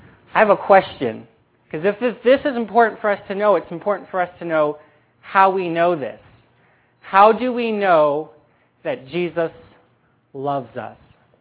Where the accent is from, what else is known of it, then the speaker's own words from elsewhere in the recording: Cuyahoga Falls, Ohio, United States; I come from Cuyahoga Falls